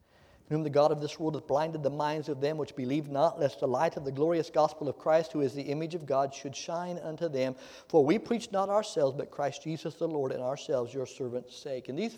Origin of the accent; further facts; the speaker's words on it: Indiana, United States; I saw cornfields, but then I'm from Indiana, so I'd seen those before. I worked in those before, raised on a farm.